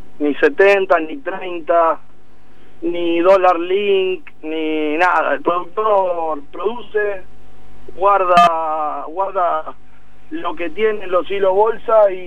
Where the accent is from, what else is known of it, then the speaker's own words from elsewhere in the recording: Buenos Aires, Argentina; No, soy de Capital y soy productor en Pergamino.